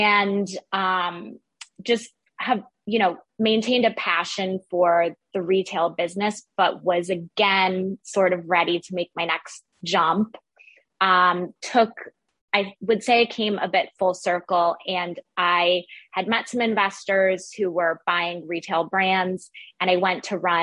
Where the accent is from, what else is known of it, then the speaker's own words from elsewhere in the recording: Midwest, United States; now in New York City, United States; So I grew up in the Midwest. I know that you're also located in the Midwest and went to school there. And then I moved to New York City for a very exciting job in finance, but in retail.